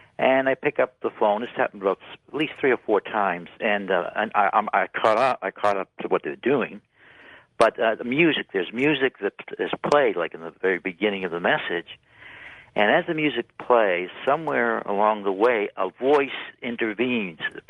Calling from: Boston, Massachusetts, United States; from Boston, George.

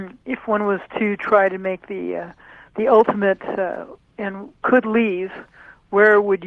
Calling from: Los Angeles, California, United States; Los Angeles.

